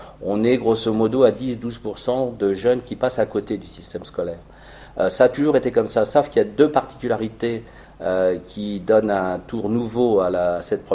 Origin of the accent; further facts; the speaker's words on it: Belgium; Pour des raisons que je me permettrais de citer en tant que Belge